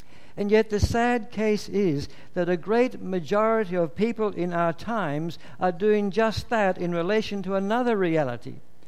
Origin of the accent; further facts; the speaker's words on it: Ballinafay, Northern Ireland, United Kingdom; I was born and raised in Ballinafay, which is just out of Belfast.